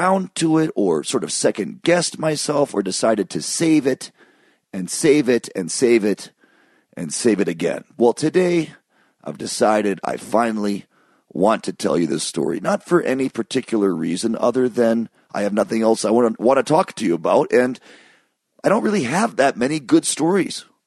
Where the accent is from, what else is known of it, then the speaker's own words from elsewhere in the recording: Ann Arbor, Michigan, United States; moved away as an adult; now in New York City, United States; Well, I moved from Ann Arbor, Michigan, where I spent most of my young years, age 4 to 18. I moved from there to New York City at age 18.